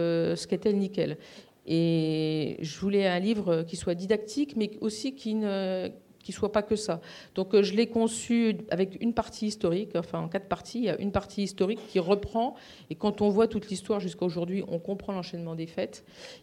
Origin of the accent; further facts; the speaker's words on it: East, France; J'ai coutume de dire que c'est le département de la Meuse parce que je suis originaire de l'Est.